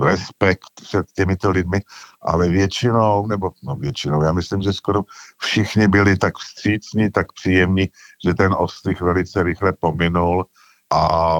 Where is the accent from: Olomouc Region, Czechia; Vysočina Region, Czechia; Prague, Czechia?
Vysočina Region, Czechia; Třebíč; Já jsem říkal, no já jsem z Třebíče.